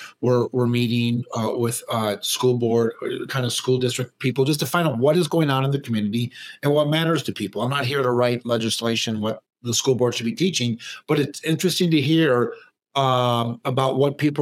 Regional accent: Minneapolis, Minnesota, United States; I grew up in Minneapolis.

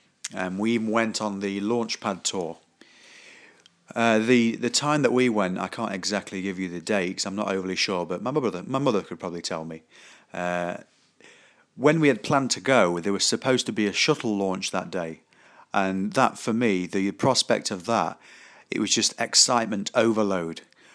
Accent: England, United Kingdom; I'm British, English

